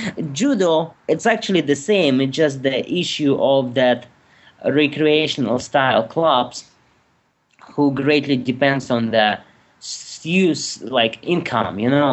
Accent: Russia; since I'm from Russia, I will use examples from Russia.

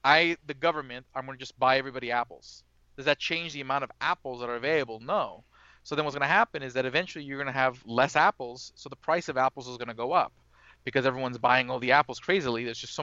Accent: Brooklyn, New York, United States; I'm from Brooklyn, so I'm probably not too far from where you're at.

